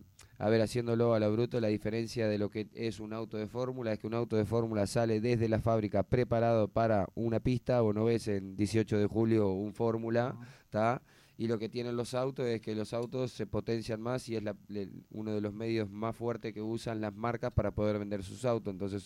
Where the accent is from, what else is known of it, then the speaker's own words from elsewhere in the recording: Montevideo, Uruguay; yo soy de Miguelete, en Montevideo, tenía 14 años